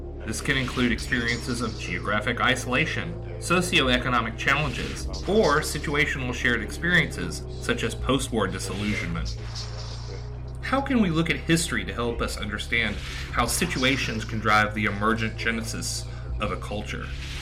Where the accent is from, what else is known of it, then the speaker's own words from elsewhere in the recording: Nashville, Tennessee, United States; I'm from Tennessee and I know some of these people, is, you know, hillbillies. And you look at hillbillies and, you know, growing up in Nashville